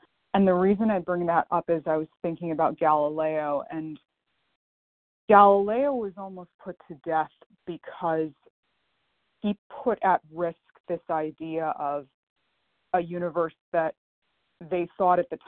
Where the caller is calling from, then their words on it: Pennsylvania, United States; I'm calling from Pennsylvania.